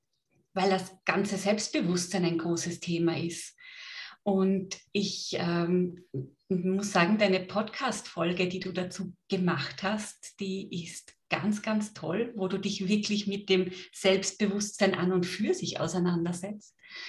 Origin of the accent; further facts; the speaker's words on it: Vienna, Austria; now in Vorarlberg, Austria; wenn man so leidenschaftlich Wienerin ist wie ich, dann bleibt man das auch, wenn man nicht mehr in Wien lebt. Aber ja, mein Hauptwohnsitz ist hier in Vorarlberg